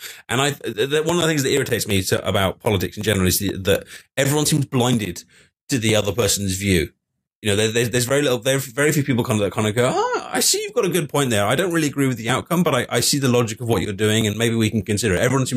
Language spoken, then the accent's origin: English; United Kingdom; Now, obviously, I'm British, and The Daily Show is kind of televised in America